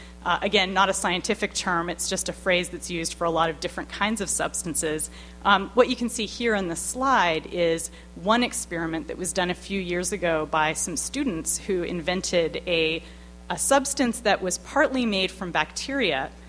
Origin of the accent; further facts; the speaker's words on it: San Francisco, California, United States; that's one thing that I talk about a lot in the book because I'm from San Francisco, where we deal with earthquakes all the time.